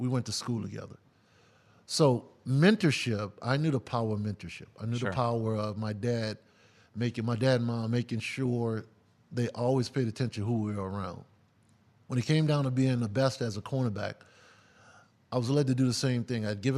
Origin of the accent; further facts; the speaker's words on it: New Orleans, Louisiana, United States; So growing up in New Orleans, dad and mom, two older brothers, I never had to look outside of my house for a role model.